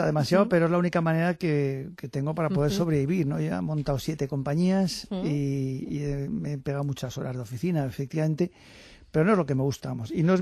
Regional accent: Navarre, Spain; el patrón de mi tierra, de Navarra

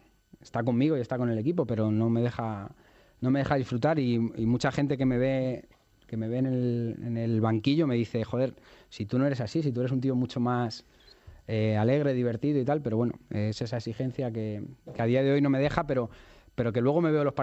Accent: Madrid, Community of Madrid, Spain; en mi caso soy de Vallecas, me siento un privilegiado.

